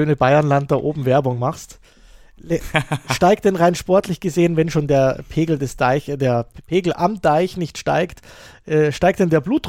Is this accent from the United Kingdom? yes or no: yes; Glasgow, Scotland, United Kingdom; Ich komme aus Glasgow